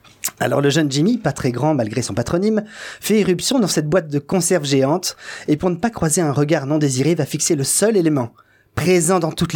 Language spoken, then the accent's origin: French; Grand Est, France; also born or lived in Vosges; je suis né dans les Vosges, mais j'ai grandi à côté de Nancy et Meurthe-et-Moselle.